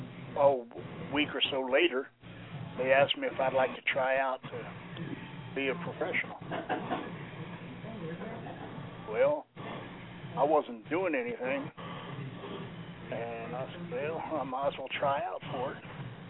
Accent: Philadelphia, Pennsylvania, United States; I was originally from Philadelphia.

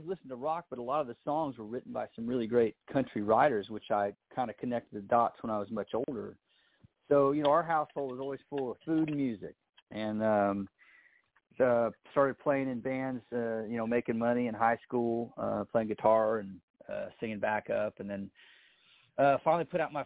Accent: Oklahoma City, Oklahoma, United States; But, you know, I grew up in Oklahoma City, and my folks were really into music.

